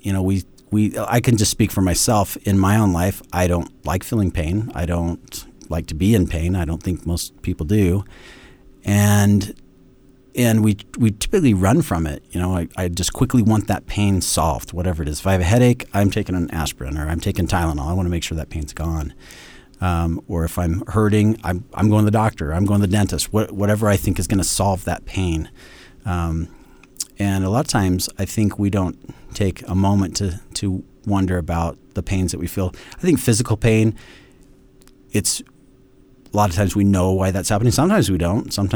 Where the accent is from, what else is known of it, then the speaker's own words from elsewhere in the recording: Gilbert, Arizona, United States; now in Rexburg, United States; My wife and I are originally from Arizona. She grew up in Mesa. I grew up in Gilbert. And we spent the last 10 years down there.